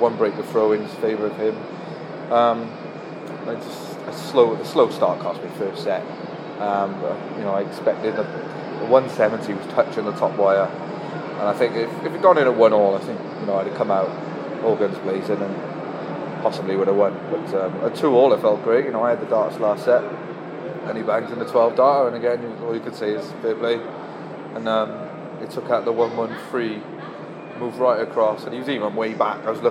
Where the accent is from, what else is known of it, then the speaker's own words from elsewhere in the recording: Wales, United Kingdom; It's fitting that we got a Welsh winner, so I'm just proud of that. I'm proud Welshman.